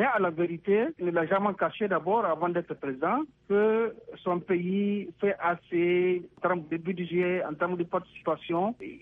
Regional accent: Niger; Moi, je suis du Niger.

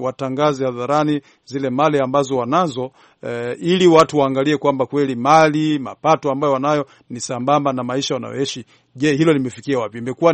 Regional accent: Kenya; Natoka Kenya mimi, na hali ilivyo huku ni tete sana.

